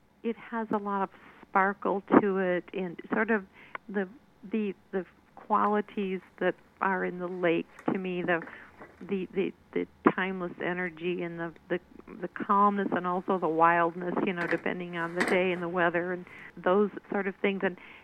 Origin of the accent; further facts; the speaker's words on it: Midwest, United States; now in Cleveland, United States; but I grew up in the Midwest, and in the Great Lakes area. I grew up near Lake Michigan, and coming back to Cleveland, being near Lake Erie